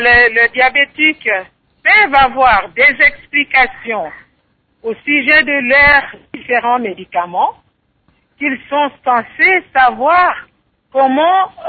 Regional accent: DR Congo; je suis moi-même africaine, je suis congolaise

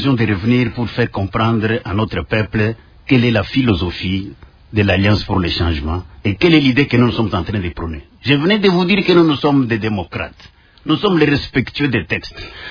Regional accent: DR Congo; nous devons nous regarder en face en tant que Congolais

